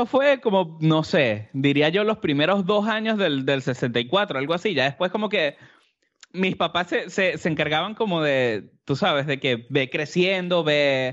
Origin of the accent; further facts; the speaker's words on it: Venezuela; moved away; hasta que ya por fin salí de Venezuela, ya empecé a ser como más independiente